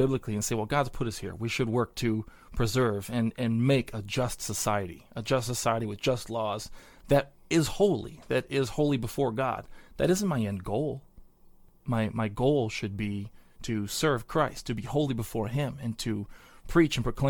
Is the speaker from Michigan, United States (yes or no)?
yes; Michigan, United States; now in Pennsylvania, United States; He's was born and raised in Michigan, and so I definitely, you know, I consider myself a Michigander by root, but I've been here in Pennsylvania now for almost 15 years.